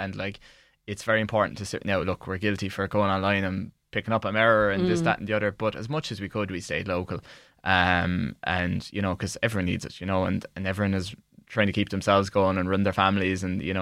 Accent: Kilmacthomas, Munster, Ireland; So I'm from Kilmacthomas, okay.

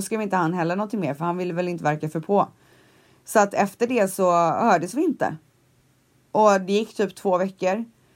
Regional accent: Sweden; när det står att jag är svensk och bor i Sverige på min profil.

